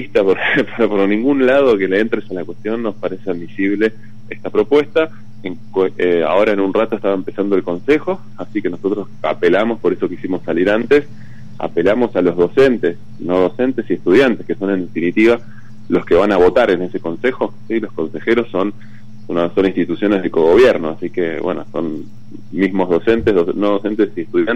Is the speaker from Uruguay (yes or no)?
no; Bariloche, Río Negro, Argentina; Yo soy de Bariloche